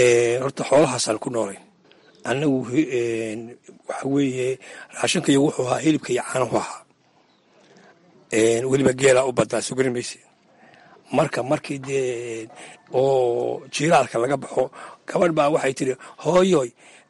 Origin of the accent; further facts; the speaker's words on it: Buuhoodle, Togdheer, Somalia; waxaan ku dhashay magaalada buuhoodla weli khaasan wuliwul baan ku dhashay halkaasaan kusoo barbaaray